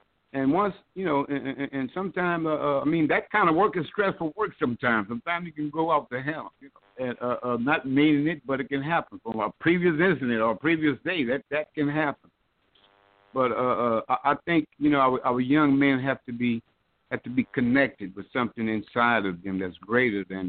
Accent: Lake Charles, Louisiana, United States; from Lake Charles.

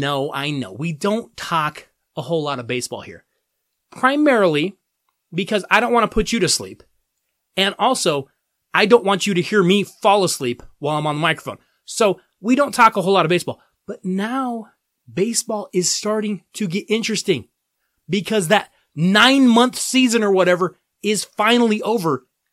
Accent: Denver, Colorado, United States; We also have a big Monday Night Football game in my hometown as my Denver Broncos host the Kansas City Chiefs in a Western Division rivalry game.

